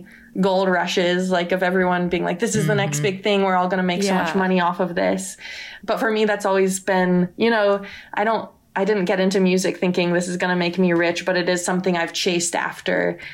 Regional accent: California, United States; Well, I'm from Silicon Valley.

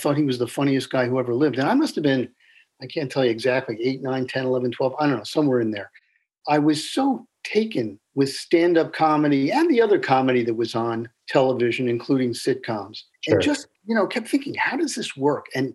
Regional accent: New Jersey, United States; I grew up on the Jersey Shore in the 60s.

